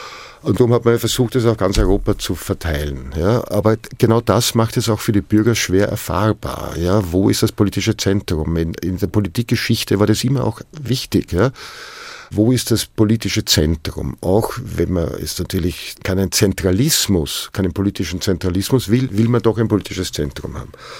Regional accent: Vienna, Austria; born there; moved away; also born or lived in Brazil; Ich bin in Wien zur Welt gekommen, aber in Wirklichkeit nur geboren worden. Zur Welt bin ich gekommen, als ich nach Brasilien kam, als ich meinen Geburtsort verließ, auf einen anderen Kontinent ging, jahrelang dort lebte

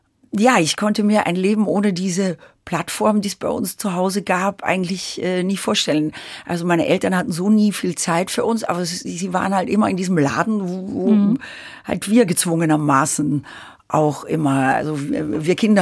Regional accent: Ottensheim, Upper Austria, Austria; So, ja, ich bin in Linz im Krankenhaus geboren, aber in Ottensheim

